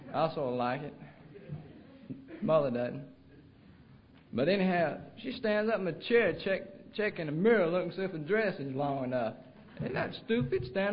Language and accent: English; Phenix City, Alabama, United States; Really, I'm from Phoenix City. That's just, I open my back door and I see Columbus's front yard.